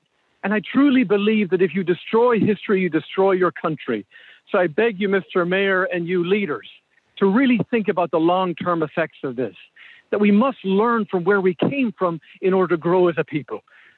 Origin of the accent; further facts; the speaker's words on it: Ireland; moved away; I immigrated from Ireland, a country that has very long history with the British and the oppressors for hundreds of years who did horrific things to the Irish people.